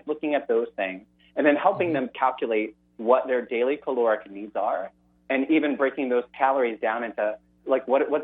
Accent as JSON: {"language": "English", "region": "the South", "country": "United States", "said": "I'm from the South, and I believe in eating food that I enjoy as well"}